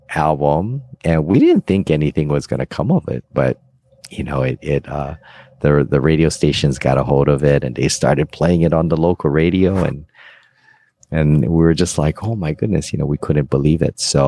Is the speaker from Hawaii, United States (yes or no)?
yes; Hawaii, United States; I'm so grateful, you know, that I was born and raised in Hawaii, because the ukulele was my passion.